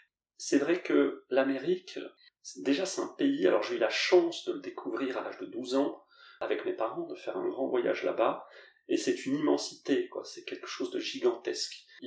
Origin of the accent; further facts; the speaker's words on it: Sarcelles, Île-de-France, France; mais j'ai grandi à Sarcelles, c'est une banlieue où, faut se défendre au niveau du sport, faut être fort, faut être musclé